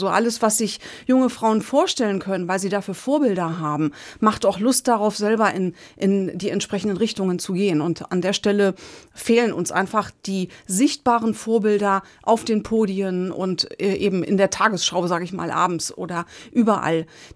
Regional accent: Iran; now in Germany; Meine Mutter war zwar Deutsche, aber mein Vater war Iraner. Und aufgewachsen bin ich im Iran.

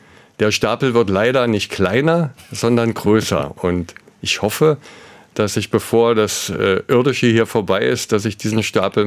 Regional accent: Brandenburg, Germany; Brandenburg war, ist und bleibt mein Heimatland.

